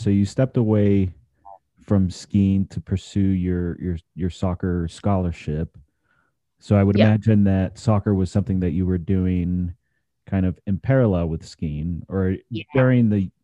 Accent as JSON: {"language": "English", "town": "Miami", "region": "Florida", "country": "United States", "tie": "born or raised there", "said": "I grew up in Miami where water skiing is pretty popular and I've never done it."}